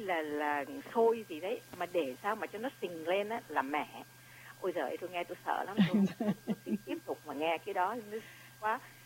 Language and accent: Vietnamese; Northern Vietnam, Vietnam; Thì tôi cũng là người Bắc.